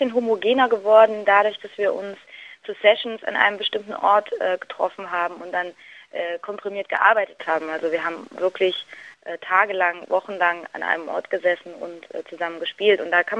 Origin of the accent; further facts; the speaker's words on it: Jena, Thuringia, Germany; Also ich komme aus Jena, ich habe meine ersten Auftritte gehabt